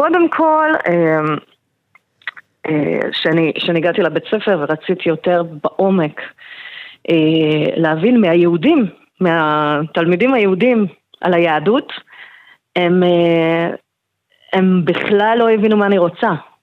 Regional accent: Hungary; now in Israel; אני נולדתי בהונגריה, וזו משפחה שבעצם באותה תקופה בקומוניזם לא היה דת, לא יהדות ולא נוצרות ולא שום דבר, זה היה סיסטם ללא דת.

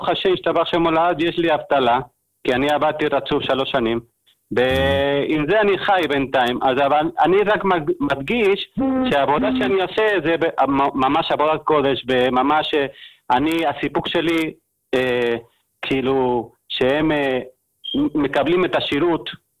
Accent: Spain; now in Israel; הפנייה שלי, אני עולה חדש, לפני 10 שנים עליתי מספרד, המרוקו ספרדית

